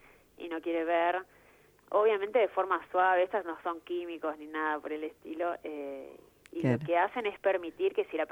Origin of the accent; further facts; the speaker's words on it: Argentina; Sí, recontra argentina.